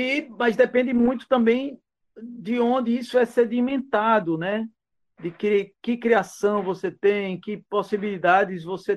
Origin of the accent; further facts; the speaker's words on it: Caruaru, Pernambuco, Brazil; also born or lived in Garanhuns; Eu nasci em Garanhuns, mas eu me criei em Caruaru e eu morava numa vila afastada, que até hoje existe, a Vila Kennedy, assim, e onde as tradições populares faziam parte do cenário cotidiano das coisas.